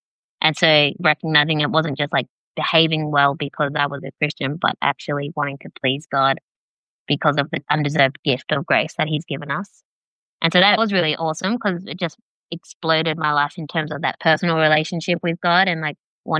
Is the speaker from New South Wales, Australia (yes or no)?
yes; Dubbo, New South Wales, Australia; also born or lived in Parkes; I grew up out in Central West New South Wales. So I was born in Parkes, but grew up mainly in Dubbo, where Dad worked as an electrician and Mum worked in one of the local schools. We lived on not a property, but like 5 acres outside of town.